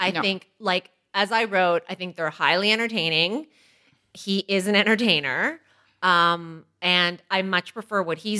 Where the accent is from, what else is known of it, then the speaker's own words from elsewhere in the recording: Toronto, Ontario, Canada; We're both from Toronto.